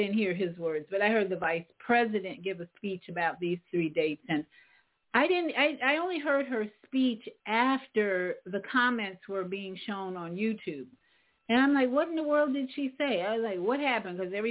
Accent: Chicago, Illinois, United States; Now, I grew up in Chicago, and I went to school all the way through high school.

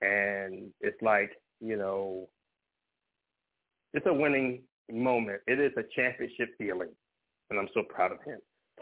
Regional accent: Compton, California, United States; All my folks out there, you know what I mean, Kemp Avenue, I'm from Compton, California, y'all, and I'm going to make sure I represent that to the fullest to the day I die.

